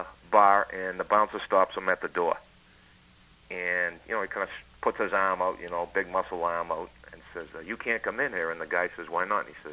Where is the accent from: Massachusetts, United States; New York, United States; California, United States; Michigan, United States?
Massachusetts, United States; Upton; also born or lived in Westboro; I'm from Westboro, but I grew up in Upton, which is the next town over.